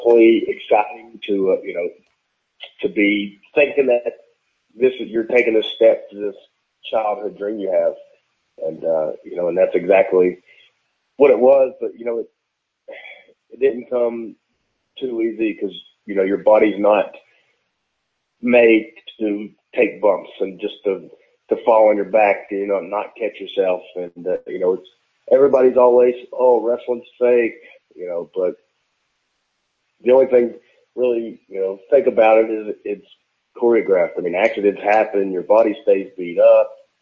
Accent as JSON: {"language": "English", "town": "Bristol", "region": "Virginia", "country": "United States", "tie": "born or raised there", "said": "here in my hometown of, well, on the Tennessee side of my hometown of Bristol. You know, I'm on the Virginia side"}